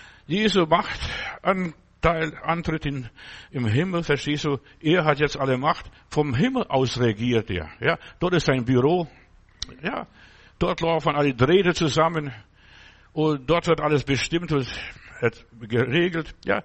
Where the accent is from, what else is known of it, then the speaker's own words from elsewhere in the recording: Germany; Ich bin ein Deutscher. Wenn ich nach Amerika fahre, egal wo ich im Ausland bin, ich will immer, habe meine Nationalität.